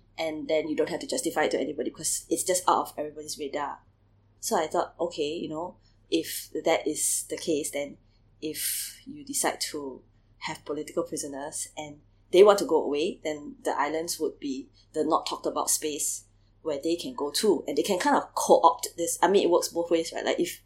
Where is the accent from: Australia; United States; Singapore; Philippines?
Singapore; I'm Singaporean.